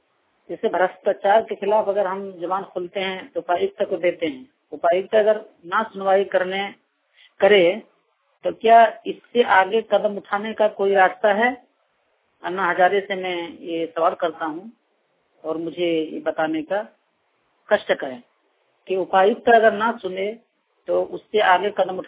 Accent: Deoghar, Jharkhand, India; पंचायत चांदी, जिला देवघर का रहने वाला हूँ।

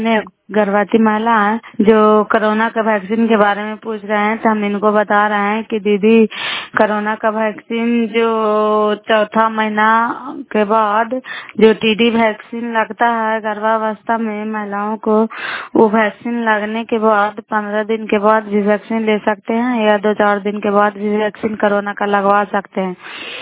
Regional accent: Bihar, India; नालंदा जिला कराय ब्लॉक के निवासी हूँ और अभी हम ग्राम बैरीगंज में हूँ

